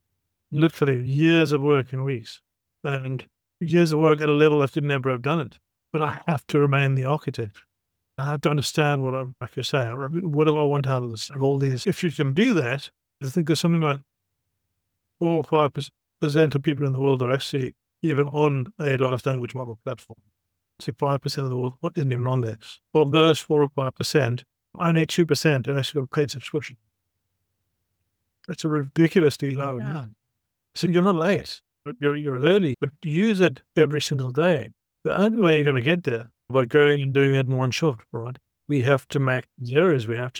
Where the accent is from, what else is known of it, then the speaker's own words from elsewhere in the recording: South Africa; I'm from South Africa